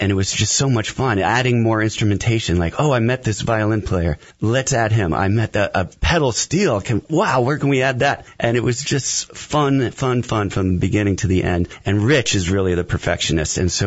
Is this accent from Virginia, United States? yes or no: no; New York, United States; I grew up in New York. My father was an amateur musician.